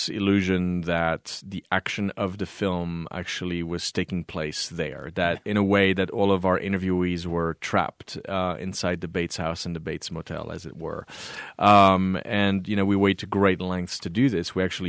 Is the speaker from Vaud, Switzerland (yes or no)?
no; Geneva, Switzerland; I was raised in Switzerland in Geneva